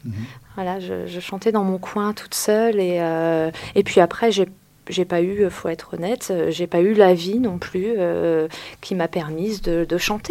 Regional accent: Hauts-de-France, France; Moi, je suis isarienne et ouais. Je réside à Pont-Sainte-Maxence.

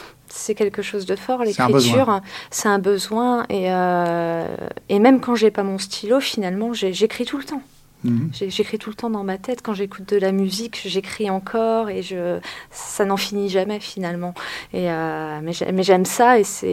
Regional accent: Hauts-de-France, France; Moi, je suis isarienne et ouais. Je réside à Pont-Sainte-Maxence.

